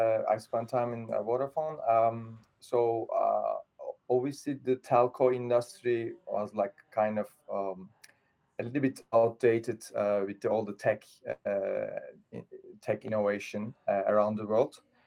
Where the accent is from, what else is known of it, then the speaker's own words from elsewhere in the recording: Turkey; I'm originally from Turkey.